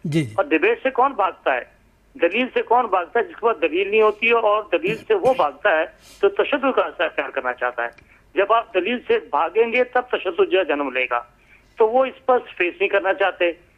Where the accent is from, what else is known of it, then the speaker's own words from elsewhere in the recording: Pakistan; میں تصدیق کر دوں میرا تعلق پاکستان سے